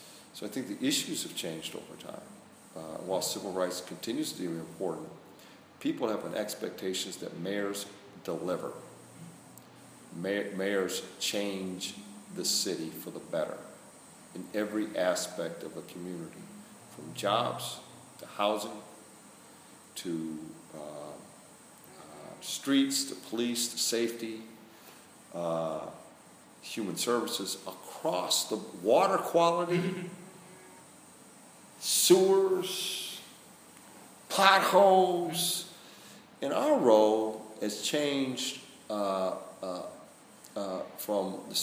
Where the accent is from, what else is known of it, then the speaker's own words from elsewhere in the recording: Toledo, Ohio, United States; I grew up in Toledo, and I remember when he became mayor of Cleveland.